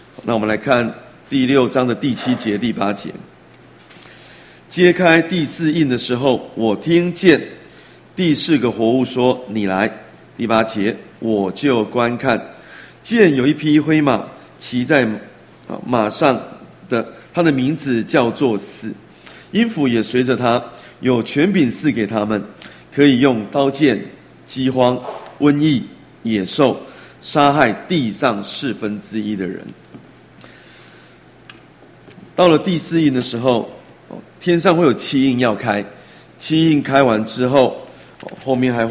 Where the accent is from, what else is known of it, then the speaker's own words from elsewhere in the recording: Taiwan; 是我们台湾人难以理解的